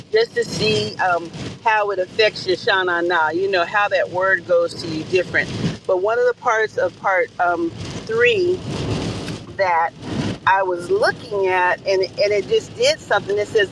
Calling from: Dallas, Texas, United States; We are in Dallas, Texas, with a lot of rain on this Saturday morning

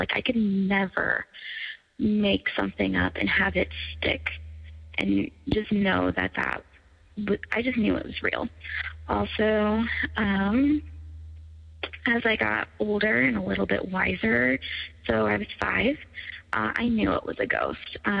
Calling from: Lincoln, Nebraska, United States; I'm calling from Lincoln, Nebraska

